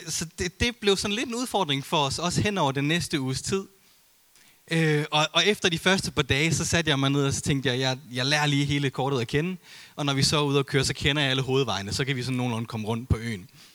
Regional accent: Jutland, Denmark; vi er jo begge to født og opvokset i Jylland

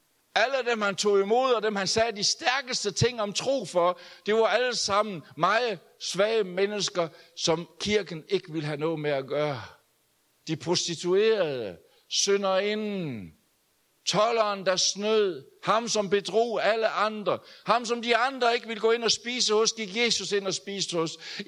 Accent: Jutland, Denmark; Hør her, for vi er jo jyder

